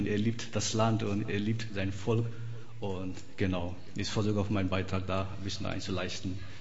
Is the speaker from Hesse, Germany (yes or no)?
no; Herne, North Rhine-Westphalia, Germany; Ich bin auch aus Herne, so wie Nathaniel.